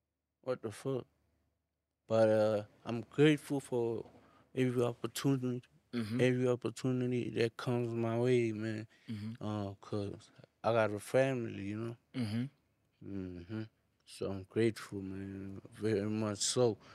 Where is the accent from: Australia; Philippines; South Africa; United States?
South Africa; Yeah, I'm like, hey, I'm from South Africa, huh?